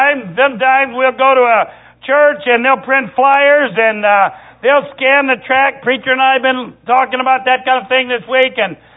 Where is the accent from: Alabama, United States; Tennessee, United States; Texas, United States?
Tennessee, United States; born there; when I was a kid, I was born in Tennessee. I know you can tell by my accent, right?